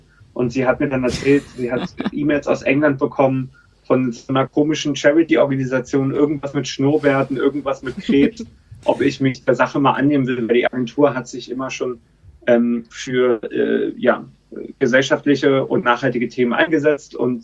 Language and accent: German; Berlin, Germany; moved away as an adult; now in London, United Kingdom; sitze aber in London, in England, wo wir unser Europa-Hauptquartier haben. Und ich bin ursprünglich aus Berlin, habe dort eine typische Berliner Jugend in den 20ern verlebt